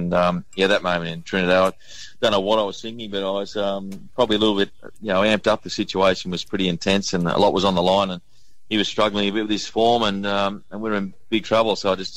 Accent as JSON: {"language": "English", "town": "Sydney", "region": "New South Wales", "country": "Australia", "tie": "born or raised there", "said": "growing up in Western Suburbs of Sydney, mate, there was four boys."}